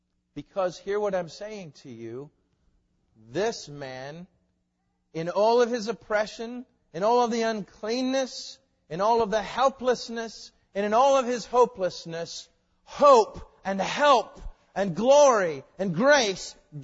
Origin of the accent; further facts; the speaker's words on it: the South, United States; I'm from the South, so we have to tell you a thing by telling you a story.